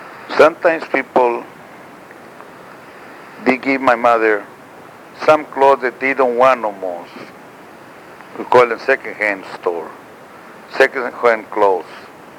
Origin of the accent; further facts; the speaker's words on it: Ciudad Acuña, Coahuila, Mexico; now in United States; I was born in Ciudad Acuña, Coahuila, México.